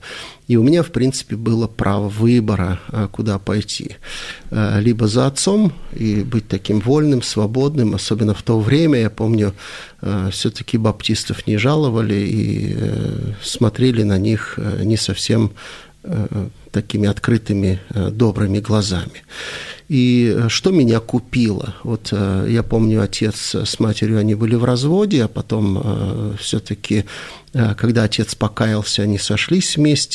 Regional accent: Vladikavkaz, North Ossetia–Alania, Russia; born there; Родился я во Владикавказе.

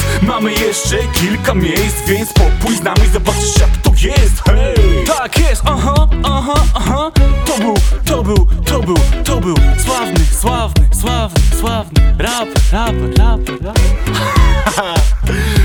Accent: Warsaw, Masovian Voivodeship, Poland; Bo ja na przykład ja jestem z Warszawy.

